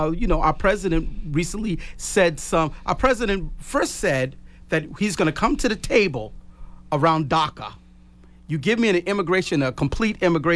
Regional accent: Boston, Massachusetts, United States; as I grew up and lived in Boston, we kept saying Boston's like this Selma, Alabama

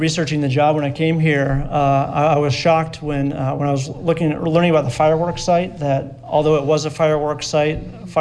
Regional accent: Midwest, United States; also born or lived in Vermont; Yeah, I grew up in the Midwest. I was in Vermont for about a dozen years before coming here.

